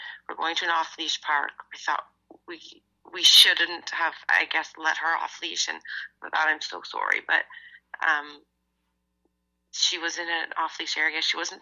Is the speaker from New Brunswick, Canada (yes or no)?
no; Ontario, Canada; I'm from Ontario, and we didn't have fireworks like this in Halloween